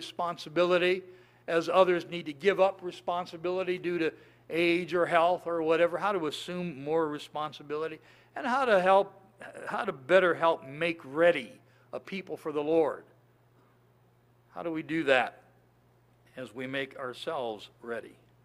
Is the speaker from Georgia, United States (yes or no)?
no; Ohio, United States; My wife is from South Dakota. I'm from Ohio.